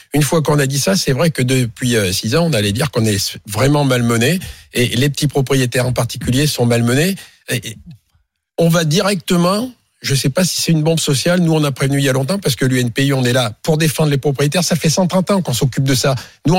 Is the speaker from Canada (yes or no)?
no; Clermont-Ferrand, Auvergne-Rhône-Alpes, France; je viens de Clermont.